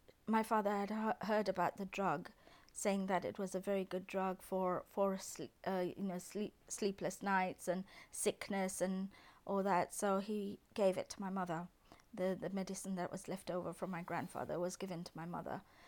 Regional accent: Kampala, Central Region, Uganda; born there; Well, as I told you, I was born in Kampala.

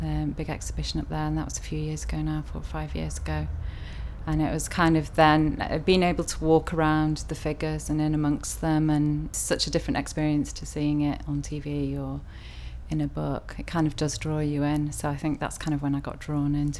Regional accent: Liverpool, North West England, United Kingdom; moved away as an adult; also born or lived in East Anglia; I'm originally from East Anglia, but I always say that I'm from Liverpool because we moved there when I was about five, and that's where I grew up, and that's where I really see my roots.

